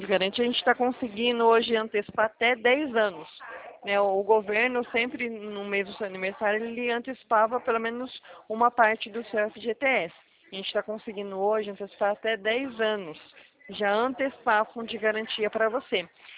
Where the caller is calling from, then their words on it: Presidente Prudente, São Paulo, Brazil; Eu falo aqui do estado de São Paulo, Presidente Prudente.